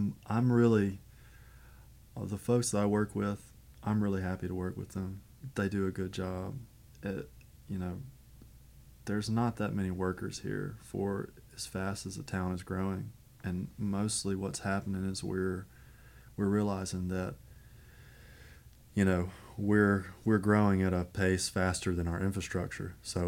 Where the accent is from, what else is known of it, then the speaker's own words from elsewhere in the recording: Ruston, Louisiana, United States; So even where I grew up in Ruston made a B. But I always thought Ruston's water is great